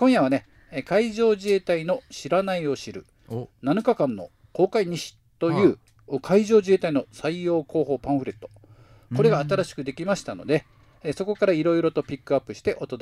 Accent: Nagasaki, Japan; now in Okinawa, Japan; 出身は、長崎県の長崎市ですが、まあ、人生の半分以上をね、沖縄で過ごしているので、もううちなんちゅうですね。

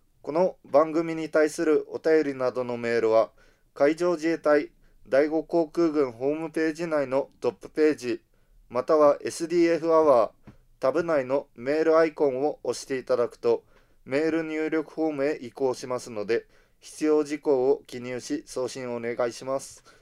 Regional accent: Okinawa, Japan; 私も沖縄出身なので

